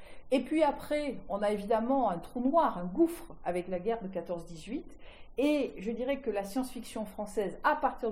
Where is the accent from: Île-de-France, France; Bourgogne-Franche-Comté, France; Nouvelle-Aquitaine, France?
Nouvelle-Aquitaine, France; Bordeaux; comme je suis bordelaise, j'aime bien aussi faire de la publicité aux maisons d'édition bordelaises.